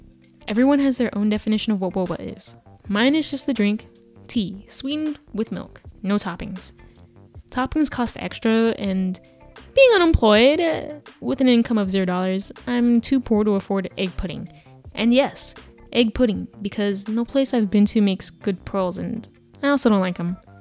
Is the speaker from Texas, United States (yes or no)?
yes; Houston, Texas, United States; But including tax, now I'm from Houston, Texas, so 8.25%